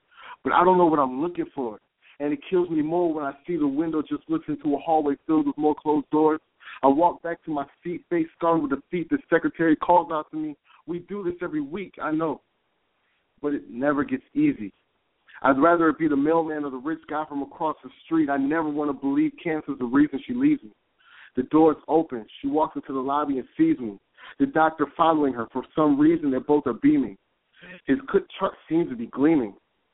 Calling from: Chicago, Illinois, United States; I'm calling from Chicago.

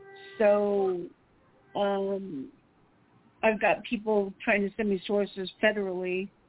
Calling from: Phoenix, Arizona, United States; Phoenix, Arizona, where there's no snow.

